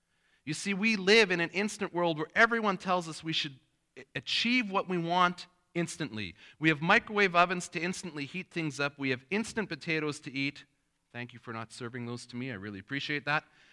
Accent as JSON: {"language": "English", "country": "Canada", "said": "I'm a Canadian citizen, probably no surprise. I have the passport to prove it."}